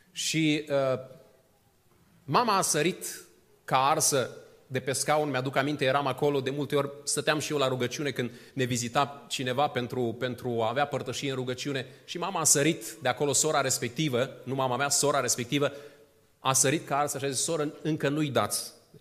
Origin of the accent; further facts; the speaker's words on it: Botoșani, Botoșani County, Romania; eram încă acasă în orașul meu natal, în Botoșani.